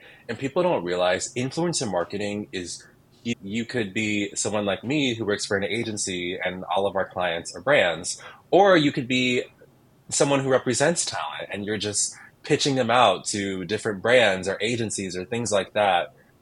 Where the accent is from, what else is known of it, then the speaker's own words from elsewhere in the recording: Chicago, Illinois, United States; because she is from Chicago and I was from Chicago.